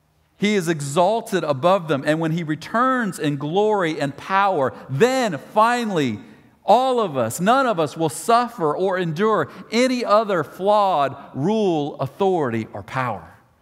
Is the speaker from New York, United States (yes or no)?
no; Clear Lake, Texas, United States; I grew up in Clear Lake and right over there by NASA. And as field trips as a kid, we would go to NASA